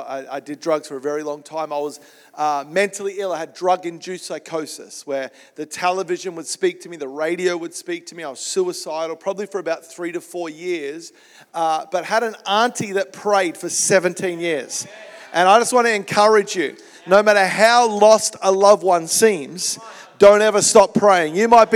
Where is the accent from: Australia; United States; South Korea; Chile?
Australia; Melbourne, Victoria; moved away; I grew up in Melbourne, Australia.